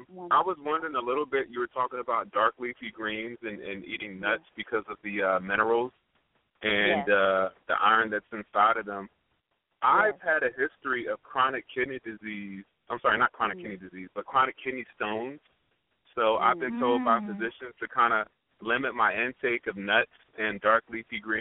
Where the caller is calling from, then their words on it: Washington, District of Columbia, United States; Hi, this is … calling from Washington, D.C., metropolitan area.